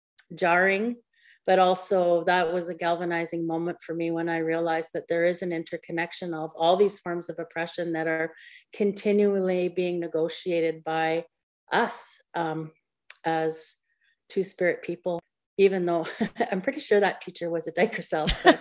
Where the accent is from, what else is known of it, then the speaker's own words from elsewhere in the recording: Manitoba, Canada; I'm from Opaskwayak Cree Nation